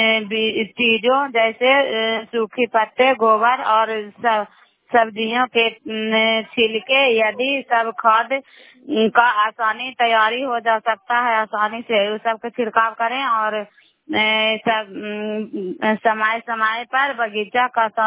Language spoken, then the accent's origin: Hindi; Bairiganj, Bihar, India; नालंदा जिला कराई ब्लॉक मकराता पंचायत ग्राम वैरीगंज की निवासी हूँ। और अभी हम गवासपुर गांव में आई हुई हूँ